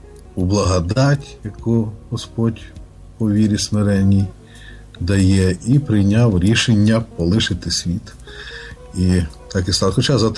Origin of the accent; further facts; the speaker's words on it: Lutsk, Volyn Oblast, Ukraine; Народився і живу в Луцьку в 61-му році, дата мого народження. І так Господь благословив, що я в Луцьку постійно знаходжусь і з Волині рідної